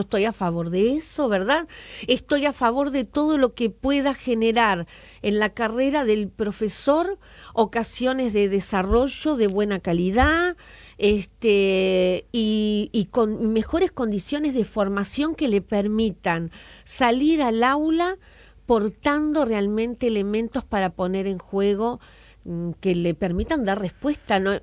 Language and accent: Spanish; Uruguay; nuestra esencia como uruguayos